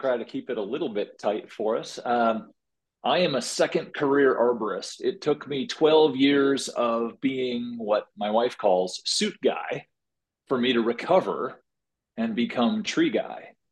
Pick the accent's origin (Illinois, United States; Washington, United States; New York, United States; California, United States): Illinois, United States; Chicago; As a kid, I grew up in Chicago, actually, and I went to summer camp in Colorado, and I got introduced to the mountains.